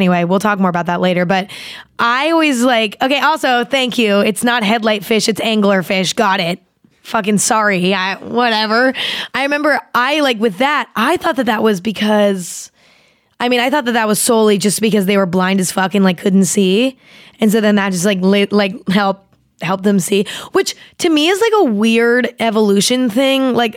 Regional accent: California, United States; Like summer in like California, because I grew up in California, okay, is like, it's great, but it's also like really boring because there's like not a lot of nature, at least where I grew up anyway.

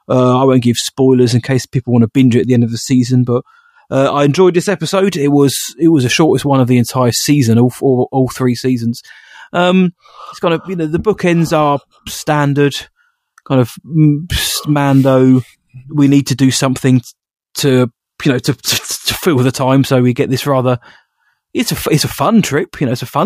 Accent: United Kingdom; Maybe I think I'm just getting old, John. I think I'm just British

